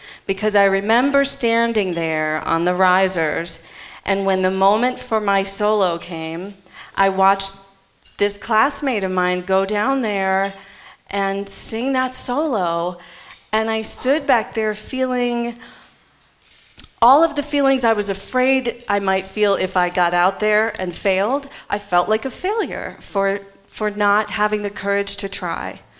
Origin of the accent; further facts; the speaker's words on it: Detroit, Michigan, United States; there, you know, in the Fisher Theater in Detroit. It was the national tour that had come through my hometown, and sitting there with my mom and dad, my sister